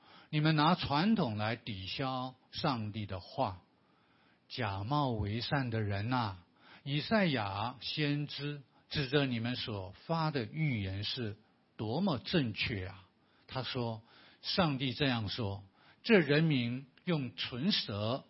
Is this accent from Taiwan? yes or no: yes; southern Taiwan, Taiwan; 我从来没听过3字顶这个名字，因为我是南部人嘛。